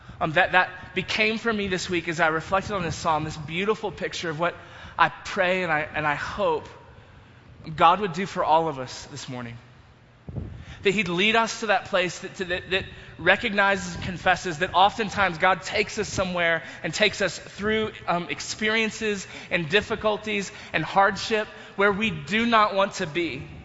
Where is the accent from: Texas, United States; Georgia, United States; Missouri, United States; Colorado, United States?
Texas, United States; We grew up in North Texas, so there weren't many steep hills